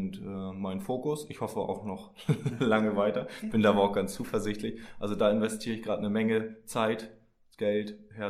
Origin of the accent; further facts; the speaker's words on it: Mecklenburg-Vorpommern, Germany; born there; now in Hamburg, Germany; ich lebe schon seit ein paar Jahren immer wieder on-off hier in Hamburg. Ich komme ursprünglich aus Mecklenburg, da bin ich geboren, habe aber wiederum so Hamburger Wurzeln. Also so ein bisschen Hamburger Blut fließt auch noch in mir.